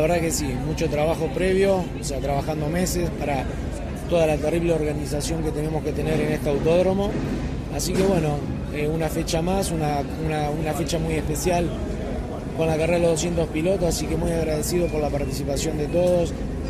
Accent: Argentina; es un orgullo como argentino

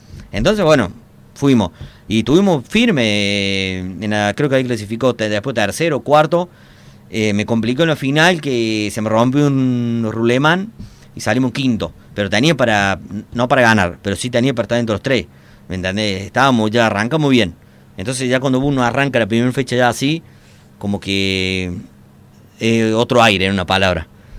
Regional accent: Las Peñas, Córdoba, Argentina; volví lunes, pasé directo a mi pueblo, a Las Peñas, y bueno, también ahí la gente me recibió

